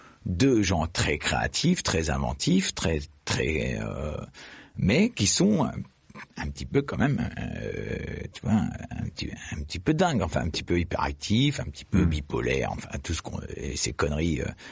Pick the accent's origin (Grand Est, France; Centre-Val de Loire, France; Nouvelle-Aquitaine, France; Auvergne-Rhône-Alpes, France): Auvergne-Rhône-Alpes, France; Clermont-Ferrand; born there; je suis né à Clermont-Ferrand, je suis descendant de la famille des pneus.